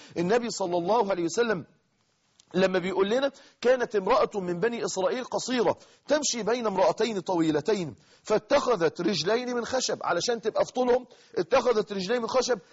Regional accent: Mansoura, Dakahlia, Egypt; كنت في نادي هو من أكبر النوادي عندنا في المنصورة

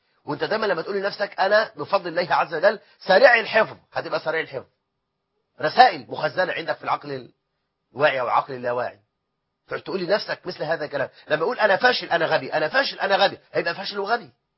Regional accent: Egypt; بلدنا مصر

